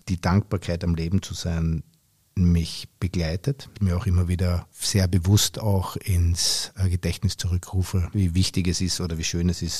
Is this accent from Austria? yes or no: yes; Austria; also born or lived in United States; Ich bin in Amerika geboren, weil mein Vater beruflich dort war und bin dann als kleines Kind erst nach Österreich gekommen.